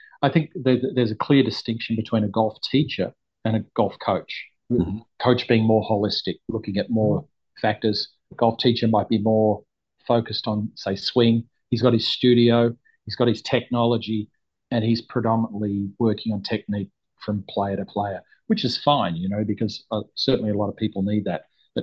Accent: Australia; when I was growing up in Australia, working in Australia and other places where it's more of a sporting culture.

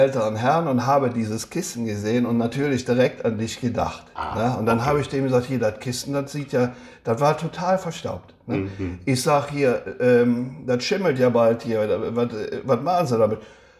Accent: Eifel, Germany; born there; Ich bin ja in der Eifel geboren, aber mein Vater ist aus Wegberg.

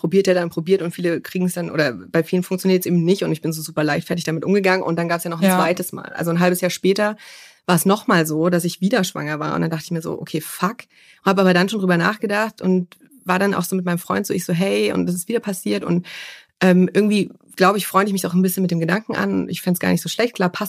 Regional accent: Munich, Bavaria, Germany; ich komme aus München, ich bin freiberufliche Regisseurin und ich habe ein Kind, einen Jungen und der ist 3 Jahre alt, ein bisschen über 3 Jahre alt.

